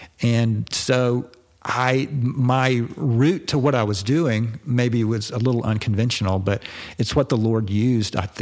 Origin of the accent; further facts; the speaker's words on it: Atlanta, Georgia, United States; I love Coca-Cola because I'm from Atlanta